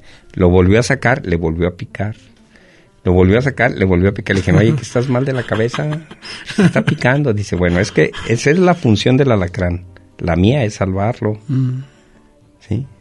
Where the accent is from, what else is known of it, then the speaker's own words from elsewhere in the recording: Colotlán, Jalisco, Mexico; somos de Colotlán, porque estamos bien lejos de la ciudad, a 180 kilómetros